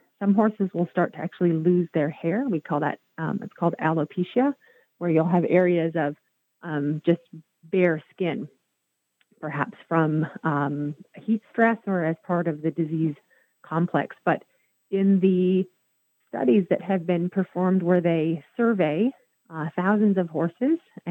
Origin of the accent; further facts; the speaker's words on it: Northeast, United States; now in Florida, United States; And I'm from the Northeast and the Northwest originally.